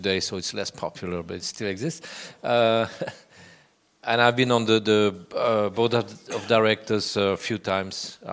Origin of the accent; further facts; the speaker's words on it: Switzerland; I'm from Switzerland.